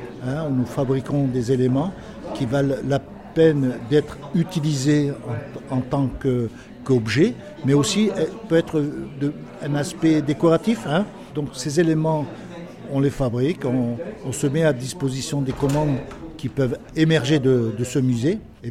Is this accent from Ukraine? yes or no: no; France; born there; J'habite à Toulon en France, je suis né en France, mon père aussi. Mon grand-père est né en 1888, il est né en Pologne. Et en 1912, ils sont arrivés en France